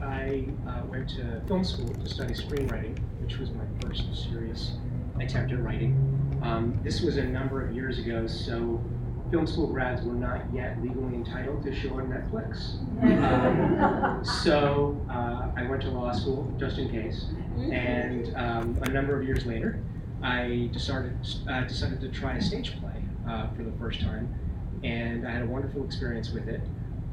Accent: Philadelphia, Pennsylvania, United States; My play is The Impossible Escape of Don Misterioso, which will be read tonight at 8, and I am here from Philadelphia.

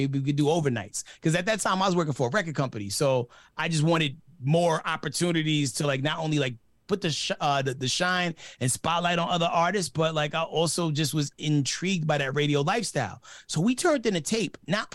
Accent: New York, United States; moved away; also born or lived in Dallas, United States; I'm originally from New York, but then like most New Yorkers, we found some trouble and had to go down south.

